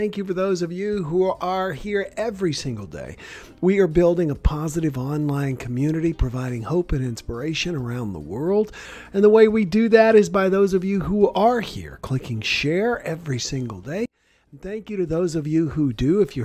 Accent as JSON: {"language": "English", "region": "the South", "country": "United States", "tie": "born or raised there", "said": "Not surprising for those of you who know me from growing up in the South."}